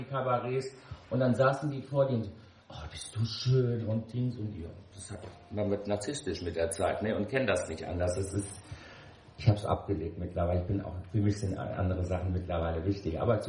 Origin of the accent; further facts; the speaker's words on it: Rhineland-Palatinate, Germany; ich komme aus dem Westerwald